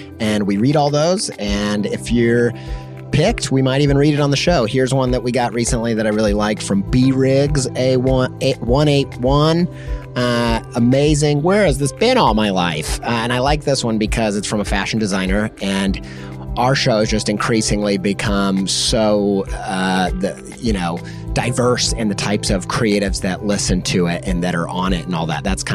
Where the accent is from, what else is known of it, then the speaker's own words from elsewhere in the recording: Ohio, United States; they do it from not just America, but my home state of Ohio. They're just a few hours away from me